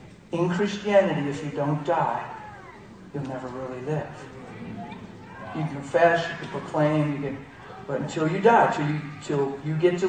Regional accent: Pennsylvania, United States; I'm from Pennsylvania. Do you know that? Do you know I live in Pennsylvania?

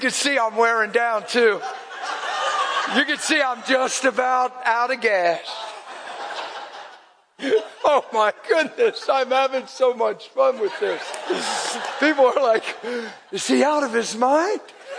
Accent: East Coast, United States; Oh, I'm in California. I got you. No, I got you. I'm from the East Coast.

